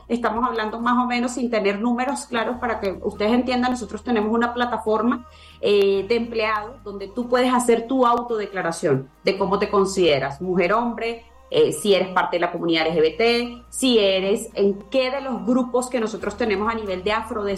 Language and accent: Spanish; Venezuela; yo soy colombiana por segunda nacionalidad, pero soy venezolana.